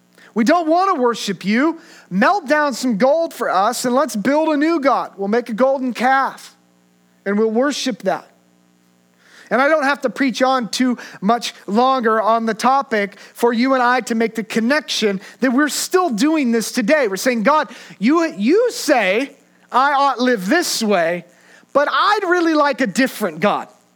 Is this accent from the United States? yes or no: yes; Redding, California, United States; I grew up in Redding and I've driven that Central Valley for a long time.